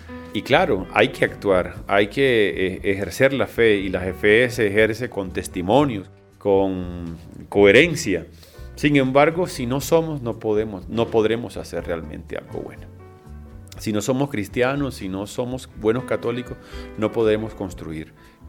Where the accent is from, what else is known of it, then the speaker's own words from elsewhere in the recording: Colombia; Yo creo que es la posibilidad de unirnos como colombianos en torno, digamos, en un solo propósito